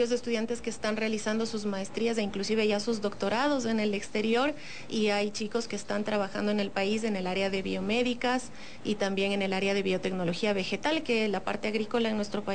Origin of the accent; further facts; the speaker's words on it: Ecuador; nosotros mismos, como ecuatorianos, aprovechemos estos recursos y generemos productos que nos van a beneficiar